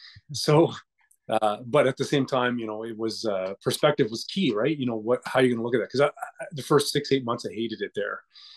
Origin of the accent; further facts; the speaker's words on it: Toronto, Ontario, Canada; also born or lived in Newfoundland; Came back to Toronto and I did the rest of my growing up, such as it was, in Toronto.